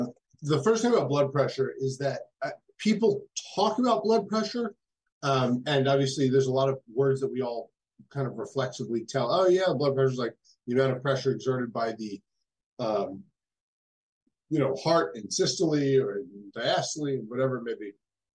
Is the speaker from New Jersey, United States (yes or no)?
yes; New Jersey, United States; now in Boston, United States; So I'm from New Jersey over in, the States. I grew up there. I did my undergraduate at the University of Pittsburgh, a medical school at Rutgers, and then came up to Boston to do my ICU fellowships and cardiac fellowships.